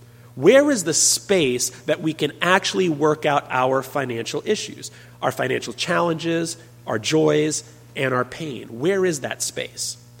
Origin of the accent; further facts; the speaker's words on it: New York City, New York, United States; now in Providence, United States; I am new to the Providence community. I'm from New York City. My wife, Noni, and I are here in Providence just a little over a year.